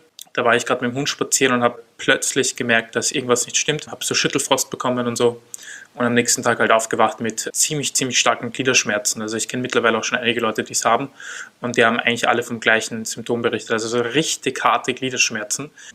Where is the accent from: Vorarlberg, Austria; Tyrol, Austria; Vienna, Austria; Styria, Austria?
Vienna, Austria; ich war auf der Neurologie in einem Spital, was bei uns in Wien relativ viele Covid-Fälle hat.